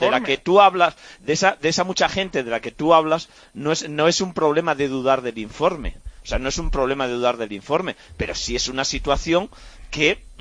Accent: Galicia, Spain; Soy gallego.

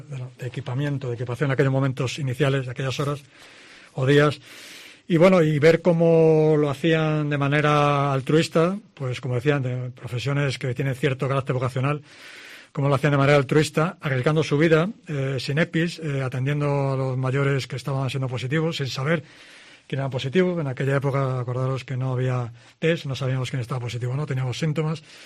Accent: Ourense, Galicia, Spain; now in León, Spain; Yo soy gallego, soy de Orense. Soy de Orense, lo que pasa que, bueno, hace muchos años que no vivo allí.

